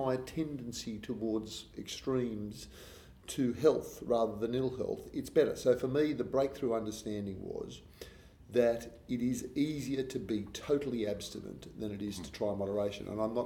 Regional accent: Australia; As many Australian blokes, we look at ourselves in the mirror

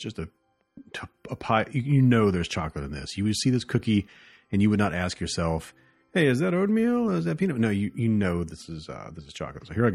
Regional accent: the South, United States; accent: Southern; it's so good that it's making my southern accent just, be unrepressed.

